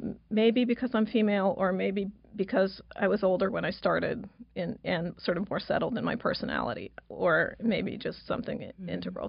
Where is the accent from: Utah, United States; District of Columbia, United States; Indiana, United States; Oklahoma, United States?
District of Columbia, United States; More or less the D.C. area.